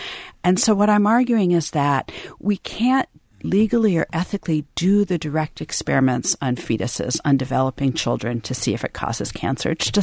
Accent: Washington, District of Columbia, United States; And I grew up in Washington, D.C. neighborhood where everybody worked for the government, for a regulatory agency.

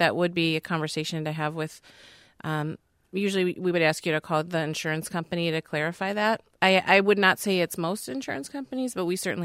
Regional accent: Manitowoc, Wisconsin, United States; So I grew up in Manitowoc, so shout out to Two Rivers.

